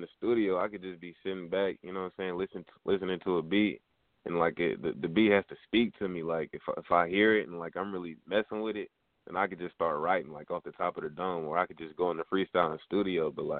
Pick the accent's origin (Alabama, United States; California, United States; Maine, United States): California, United States; Sacramento; Well, I'm 17 years old, and I'm from Sacramento, California.